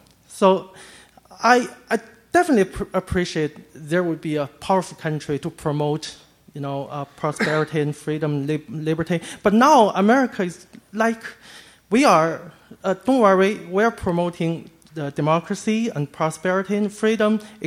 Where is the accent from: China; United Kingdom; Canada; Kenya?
China; now in United States; Well, as a person coming from China, tonight I've been hearing a lot about my home country.